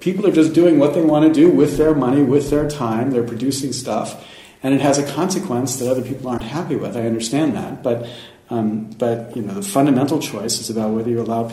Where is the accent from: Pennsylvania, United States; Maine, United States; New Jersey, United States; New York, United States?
Pennsylvania, United States; I grew up in Pennsylvania, steel workers in Pennsylvania used to have a great job